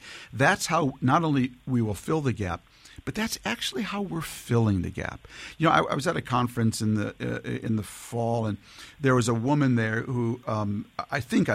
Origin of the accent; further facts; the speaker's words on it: Minnesota, United States; My book is really addressed to and ends up in the community where I grew up in Minnesota.